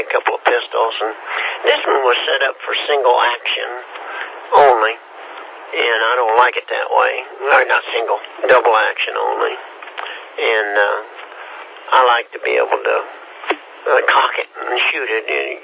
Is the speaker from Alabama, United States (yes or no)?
no; Kansas, United States; You gotta remember, Steve, I'm from Kansas.